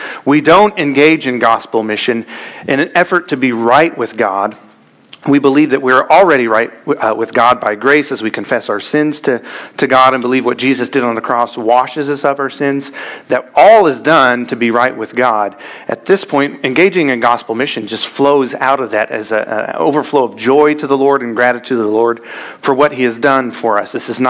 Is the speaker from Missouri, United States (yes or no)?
yes; Missouri, United States; I struggle with any language. I'm from Missouri, so throw me a bone.